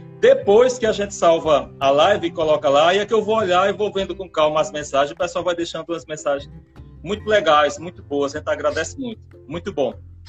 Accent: Pernambuco, Brazil; meio amatutado como sertanejo pajauzeiro que nós somos. Nós somos e nós seremos.

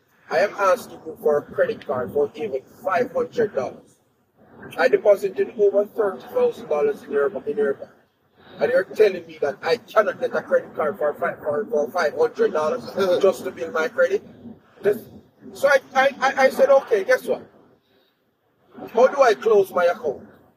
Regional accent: Jamaica; now in United States; American system is American system. I'm a Jamaican. I respect your system. I'm in your house.

